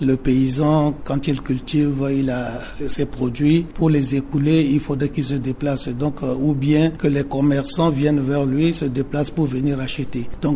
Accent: Central African Republic; Voilà, en tant que centrafricain, on ne peut pas croiser les bras et attendre seulement le gouvernement.

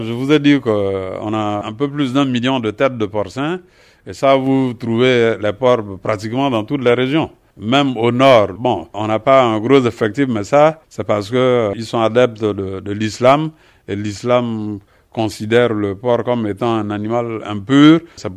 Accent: Central African Republic; Et chez nous, en Centrafrique, nous avons une association nationale des éleveurs de porc

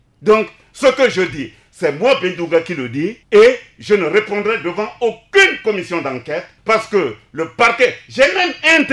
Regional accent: Bogila, Ouham, Central African Republic; Mais je suis de Mère Souma de Bogila.

